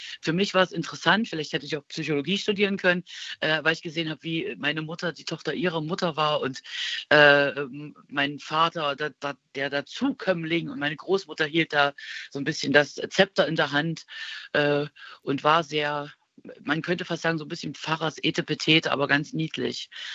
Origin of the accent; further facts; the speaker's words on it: Dresden, Saxony, Germany; Es war noch kein Land, es war also Vorstadt, direkt Stadtgrenze Dresden-Süd, aber die Kühe waren um die Ecke.